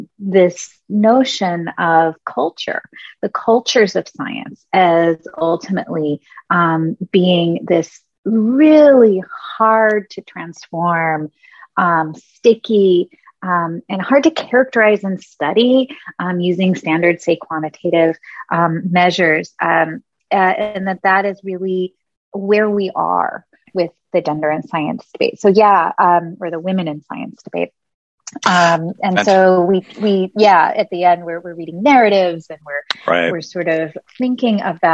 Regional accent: Billings, Montana, United States; also born or lived in Washington, D.C. area; Well, I grew up in Billings, Montana, also partly in the Washington, D.C. area where my family moved when I was in high school.

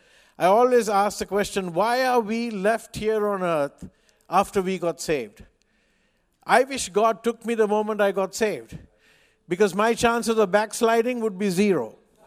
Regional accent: Colombo, Western Province, Sri Lanka; I come from Colombo, Sri Lanka.

